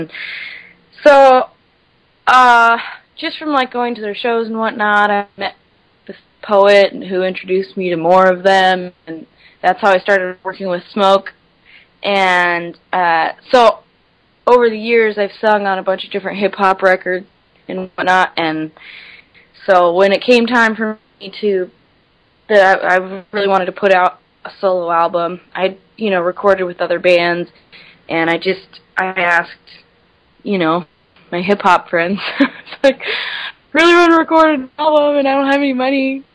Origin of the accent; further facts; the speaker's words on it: Seattle, Washington, United States; But I definitely feel like influenced by growing up in Seattle and being around a lot of hard rock